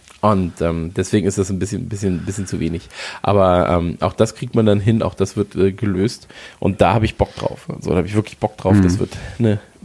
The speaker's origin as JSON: {"language": "German", "town": "Duisburg", "region": "North Rhine-Westphalia", "country": "Germany", "tie": "born or raised there"}